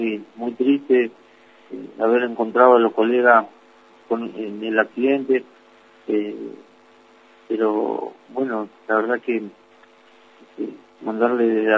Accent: Gobernador Gregores, Santa Cruz, Argentina; soy un hombre que he nacido y criado acá en Gregores

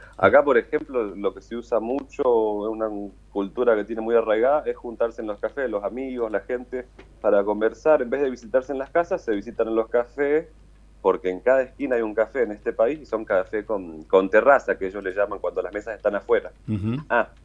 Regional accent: Argentina; Y yo veo a esta ciudadanía como argentino

